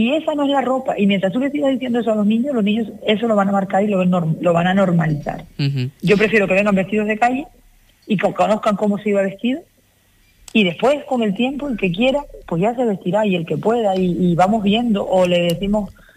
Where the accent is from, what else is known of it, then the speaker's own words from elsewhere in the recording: Canary Islands, Spain; el profesorado, en general, aún siendo canario, somos muy desconocedores de muchas cosas